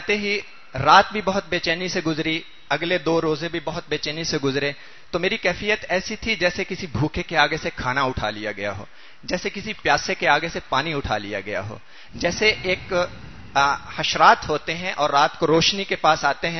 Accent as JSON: {"language": "Urdu", "town": "Bhakkar", "region": "Punjab", "country": "Pakistan", "said": "میں ڈسٹرکٹ بھکھر سے آیا ہوں."}